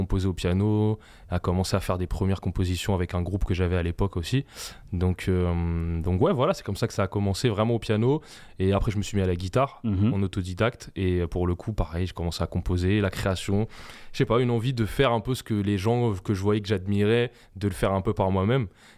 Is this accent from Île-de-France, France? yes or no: yes; Brunoy, Île-de-France, France; Ma mère est française, okay. Mon père est tunisien et donc moi je suis né en France, okay. J'ai vécu en France.